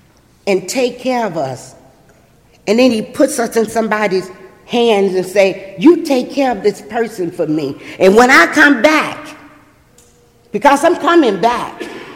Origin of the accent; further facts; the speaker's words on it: Chicago, Illinois, United States; I came from Chicago. People just don't give you keys with no money down.